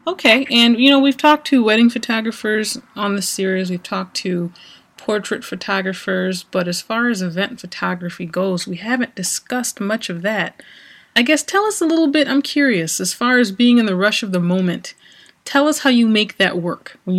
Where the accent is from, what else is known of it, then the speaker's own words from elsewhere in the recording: Michigan, United States; So we have two Michigan people. I'm from Michigan, too.